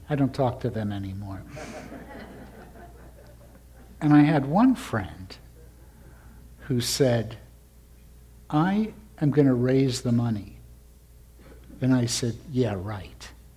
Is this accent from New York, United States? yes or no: yes; New York, United States; You know, I'm from New York, and if you couldn't tell